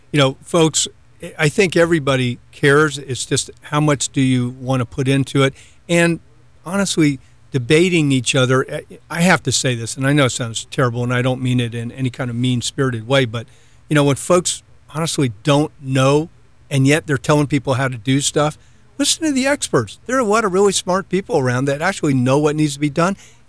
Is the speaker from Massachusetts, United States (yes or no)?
no; St. Petersburg, Florida, United States; I grew up in St. Petersburg, and I had an opportunity. I used to come over here and surf all the time and camp, and I had the opportunity. I had to go to South Florida for a few years